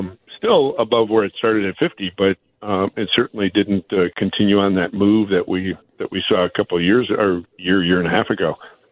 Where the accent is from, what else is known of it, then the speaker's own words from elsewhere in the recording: Missouri, United States; I'm from Missouri. You got to show me first.